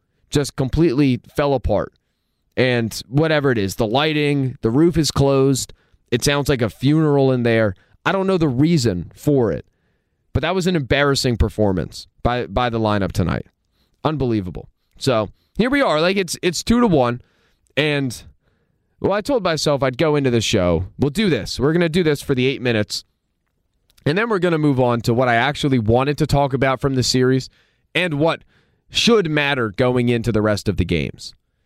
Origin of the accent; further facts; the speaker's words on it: Philadelphia, Pennsylvania, United States; I'm a Philadelphian. I am not comfortable when the national media and everybody starts crowning my team.